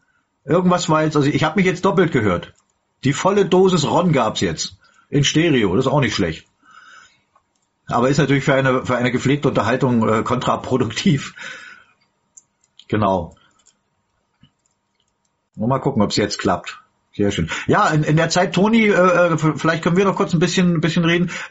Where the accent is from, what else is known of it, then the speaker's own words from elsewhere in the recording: East Germany, Germany; ich bin ja auch in der DDR groß geworden